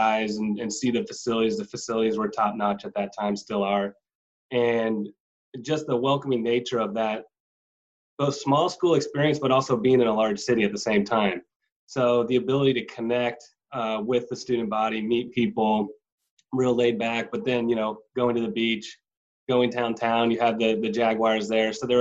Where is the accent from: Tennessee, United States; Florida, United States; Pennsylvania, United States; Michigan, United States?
Florida, United States; Orlando; you know, I came from Orlando. My high school had more students than JU did at that time.